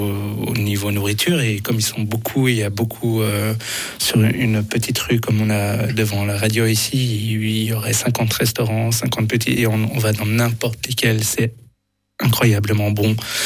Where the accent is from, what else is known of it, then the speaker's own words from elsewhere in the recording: Switzerland; on est suisse, on est d'un pays où on a le droit de le faire